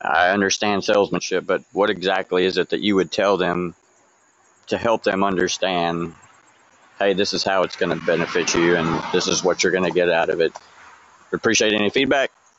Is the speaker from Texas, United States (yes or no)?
yes; Texas, United States; I'm from Texas.